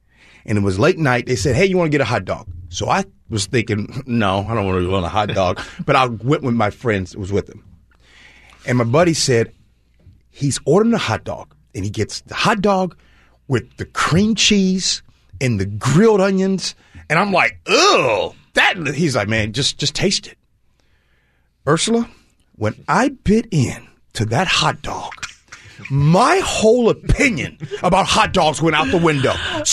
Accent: Chicago, Illinois, United States; First of all, shout out to my hometown of Chicago.

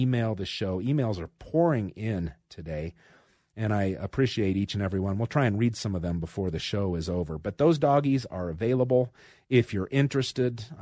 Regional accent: Denver, Colorado, United States; I was born in Denver, St. Joseph's Hospital. I grew up in Washington Park. I lived in Littleton and over by University Park. I love Denver.

